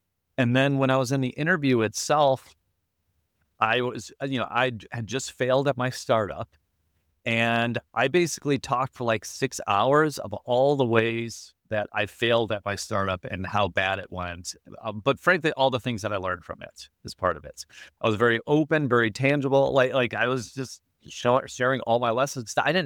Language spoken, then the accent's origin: English; Chicago, Illinois, United States; So I grew up in Chicago, 80s and 90s.